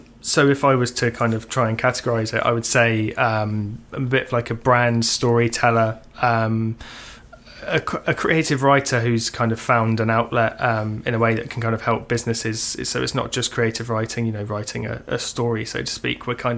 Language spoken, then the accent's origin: English; Southampton, South East England, United Kingdom; So I was born and raised in Southampton, or just on the outskirts, studied locally